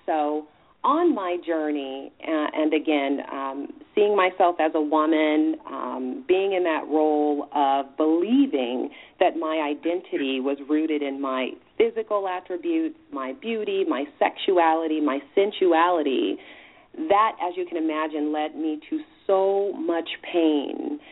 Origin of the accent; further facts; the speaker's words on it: California, United States; So I grew up in Southern California, the outskirts, so, you know, Linwood, Long Beach, Compton area there.